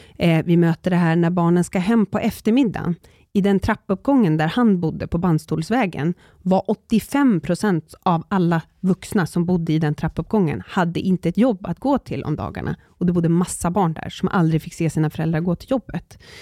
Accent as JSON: {"language": "Swedish", "town": "Uppsala", "region": "Uppsala County", "country": "Sweden", "tie": "born or raised there", "said": "jag är uppvuxen i hyresrätt i Uppsala"}